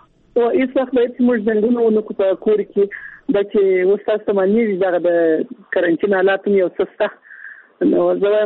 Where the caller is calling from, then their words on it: Kandahar, Afghanistan; له کندهار ولایت څخه اړیکه نیولې.